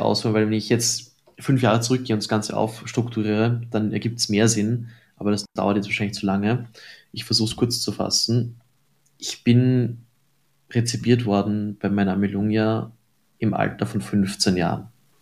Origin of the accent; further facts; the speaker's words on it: Linz, Upper Austria, Austria; Der wird in Linz abgehalten, meiner Heimatstadt.